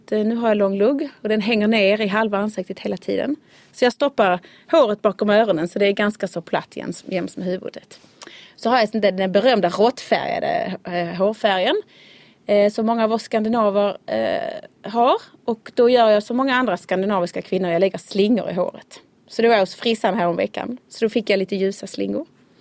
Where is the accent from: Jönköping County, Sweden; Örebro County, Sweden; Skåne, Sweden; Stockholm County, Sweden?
Skåne, Sweden; Malmö; also born or lived in Västerås; Jag är född och uppvuxen i Malmö. Mm. Mina föräldrar är från Kristianstad, trakten. Hela min släkt bor i orterna runt omkring och i Kristianstad. Men jag är uppvuxen i Malmö.